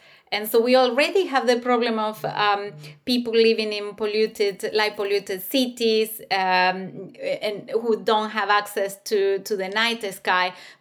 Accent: the south, Argentina; now in United Kingdom; I come from originally from Argentina in the south, that is quite rural and quite dark. But here where I am in the UK

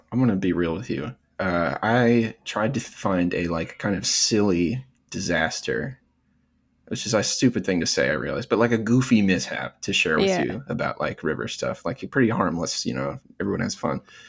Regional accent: Australia; accent: Australian; People in America think my Australian accent is like phenomenal.

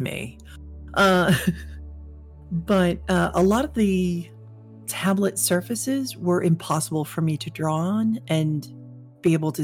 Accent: New York, United States; especially as a New Yorker, because this is a very typical thing for us to do, is rent an office space somewhere.

